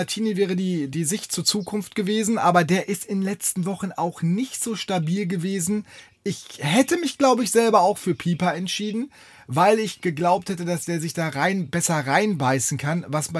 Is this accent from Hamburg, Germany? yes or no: no; North Rhine-Westphalia, Germany; Wir kommen aus dem Sauerland.